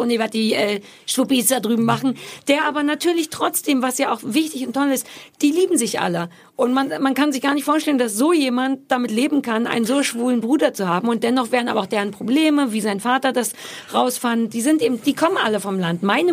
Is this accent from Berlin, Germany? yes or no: yes; Berlin, Germany; born there; ich bin quasi in Berlin-Mitte geboren